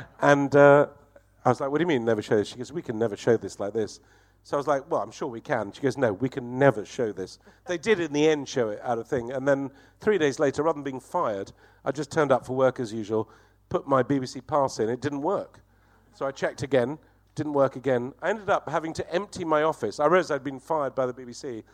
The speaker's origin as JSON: {"language": "English", "country": "Lebanon", "tie": "born or raised there", "said": "growing up in Lebanon, I knew it was a great place, but people didn't do it."}